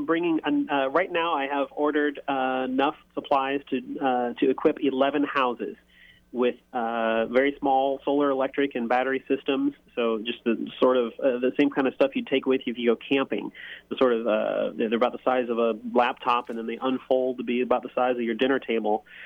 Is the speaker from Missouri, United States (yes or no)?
yes; Missouri, United States; I'm from Missouri.